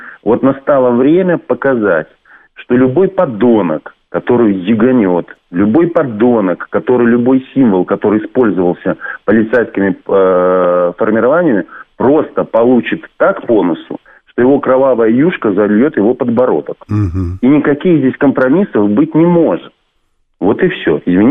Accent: Belarus; как я, белорус, должен относиться

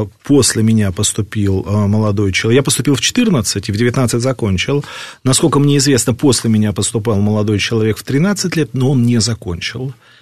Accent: Zheleznodorozhny, Moscow Oblast, Russia; Я сам из Подмосковья. Город, есть такой город железнодорожный Московской области.

